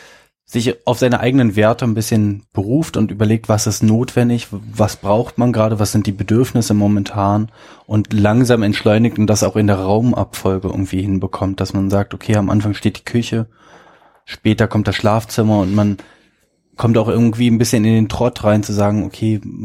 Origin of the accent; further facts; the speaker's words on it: Berlin, Germany; wir sind ja beide Berliner